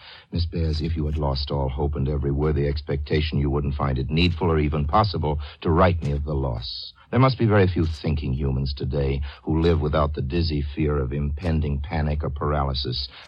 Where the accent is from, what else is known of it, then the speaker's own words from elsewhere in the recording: England, United Kingdom; moved away as an adult; also born or lived in London; now in Victoria, Canada; I'm an English girl, and I married a Canadian flyer in England in 42.